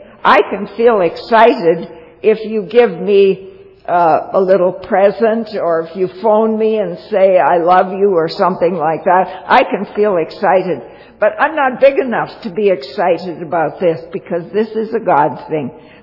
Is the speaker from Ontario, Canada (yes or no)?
yes; Toronto, Ontario, Canada; I hail from Toronto.